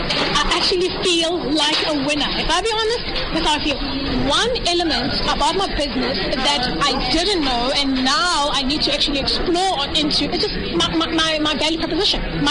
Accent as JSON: {"language": "English", "town": "Johannesburg", "region": "Gauteng", "country": "South Africa", "tie": "born or raised there", "said": "I am born and bred in Joburg."}